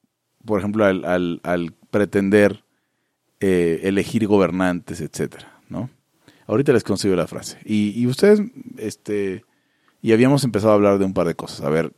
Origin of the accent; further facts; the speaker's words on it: Mexico; Los mexicanos... Porque soy mexicano.